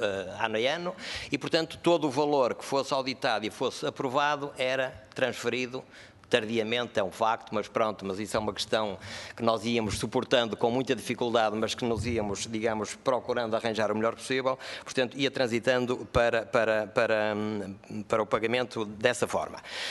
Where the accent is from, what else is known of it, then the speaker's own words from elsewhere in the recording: Portugal; todos nós somos portugueses e preocupados com a nação